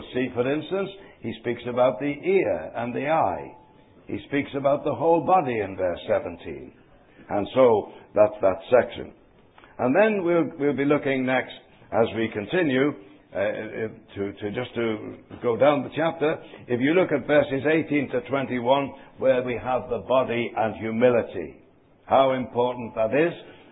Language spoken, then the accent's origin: English; Liverpool, North West England, United Kingdom; born there; I was born in Liverpool, a seaport